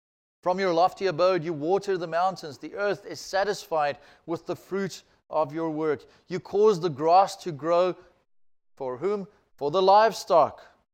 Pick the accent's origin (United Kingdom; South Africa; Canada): South Africa; Johannesburg, Gauteng; Now, I'm from Joburg.